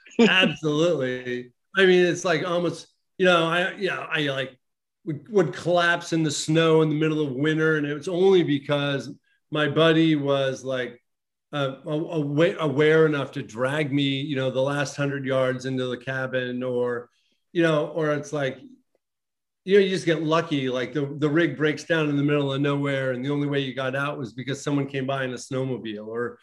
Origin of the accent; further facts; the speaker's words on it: Alaska, United States; I'm from Alaska, and I grew up in the mountains in Alaska.